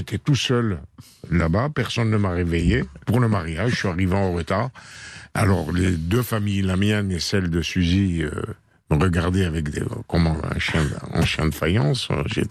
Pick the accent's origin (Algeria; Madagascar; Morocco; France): Algeria; accent: pied-noir